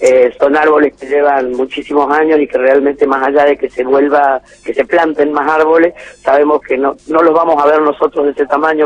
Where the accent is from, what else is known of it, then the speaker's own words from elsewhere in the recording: Mendoza, Argentina; yo que soy mendocina